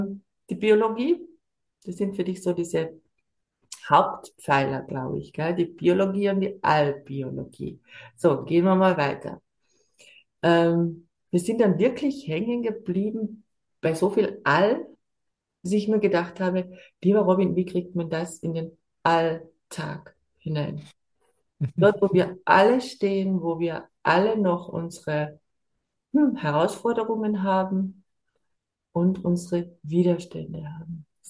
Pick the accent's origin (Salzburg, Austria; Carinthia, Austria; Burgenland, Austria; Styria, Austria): Carinthia, Austria; Millstatt; Ich bin in der Kaiser-Franz-Bip-Bip-Bip-Straße in Millstatt in Kärnten, meiner Heimat.